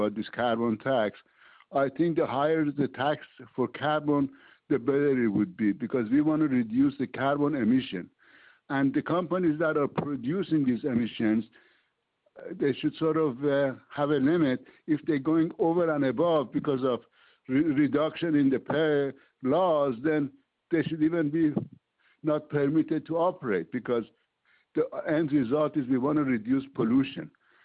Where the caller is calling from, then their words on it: Orange County, California, United States; and I'm calling you from Orange County, California.